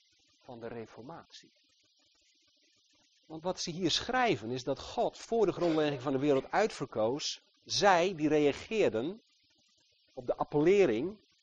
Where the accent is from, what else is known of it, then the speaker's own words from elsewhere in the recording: Netherlands; Het gebeurt toevallig in Nederland, ik ben Nederlander, maar het is niet dat ik mijn voorkeur daarna uitga.